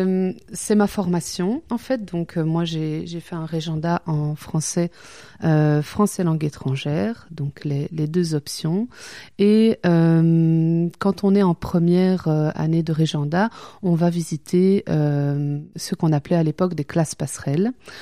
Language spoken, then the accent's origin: French; Belgium; j'ai 37 ans, je suis belge, je viens de Belgique, je parle français, un peu néerlandais et un peu anglais, et j'habite à Bruxelles.